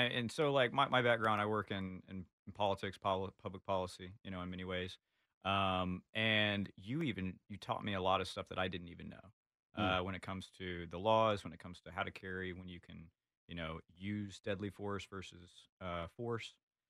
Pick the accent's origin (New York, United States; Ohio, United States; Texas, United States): Texas, United States; Houston; also born or lived in Arkansas; know, I'm kind of like a city boy in the country. From Houston to Austin, so you know, the outdoors. I was born in Arkansas, so I spent some time out there